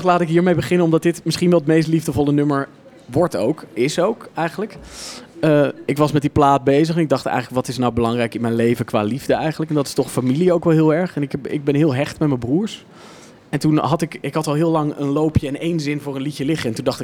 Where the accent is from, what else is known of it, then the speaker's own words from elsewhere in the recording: Netherlands; Meer zo van, ja, ik ben Nederlander en ik vind gewoon dat het moet.